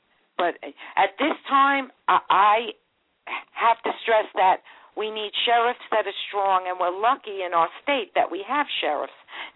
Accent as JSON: {"language": "English", "region": "New York", "country": "United States", "tie": "born or raised there", "said": "I was brought up on Long Island in New York, and I was raised in a suburb of the city, about 50 miles out of Manhattan, in a very a middle-class neighborhood."}